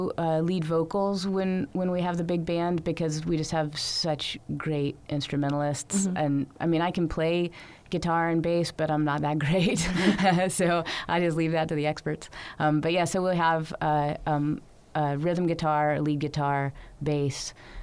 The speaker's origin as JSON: {"language": "English", "region": "Virginia", "country": "United States", "also_born_or_lived": "North Carolina", "said": "I moved here from North Carolina, and I'm originally from Virginia, and my family's from mostly Virginia, South Carolina, although my dad did grow up in Ohio."}